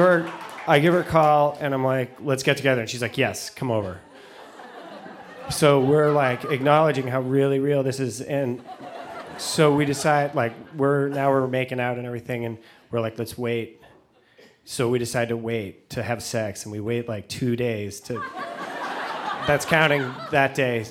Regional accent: Vermont, United States; I'm from Vermont.

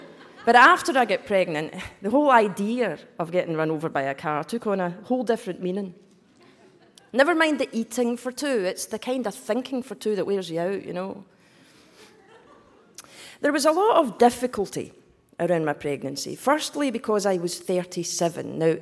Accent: Westchester, New York, United States; I'm not actually from Scotland. I'm really from Westchester.

